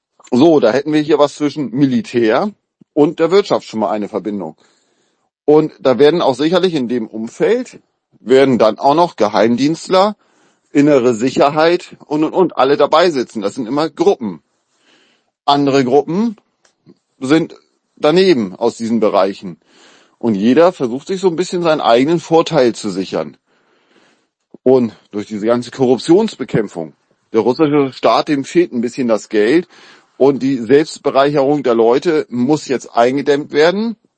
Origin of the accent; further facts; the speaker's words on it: Germany; der hat für uns ja als Deutsche schon eine positive Bedeutung.